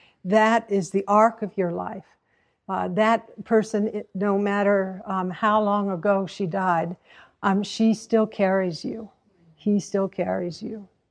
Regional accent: Hanover, New Hampshire, United States; born there; So I was born in 1942 in Mary Hitchcock Hospital in Hanover, New Hampshire.

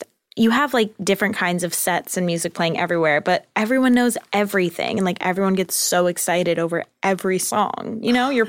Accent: California, United States; I think they have them in Orange County where I'm from

